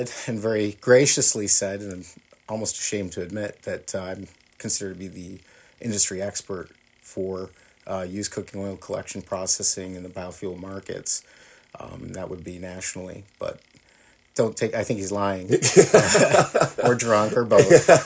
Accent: Canada; now in Buffalo, United States; I'm from Canada.

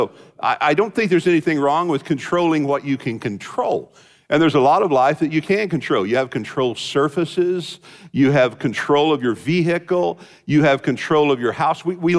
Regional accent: Fort Worth, Texas, United States; Now, I grew up here in Fort Worth. And when I grew up in Fort Worth, we had 4 stations, 4 channels.

